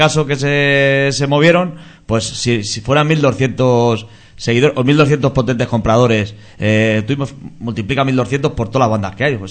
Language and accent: Spanish; Castile, Spain; Yo vengo de Castilla, de la zona de abajo